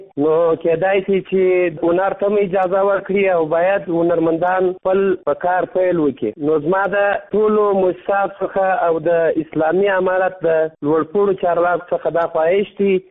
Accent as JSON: {"language": "Pashto", "region": "Kandahar", "country": "Afghanistan", "said": "زه د کندهار ولایت یو شوقي سندرغاړی یم."}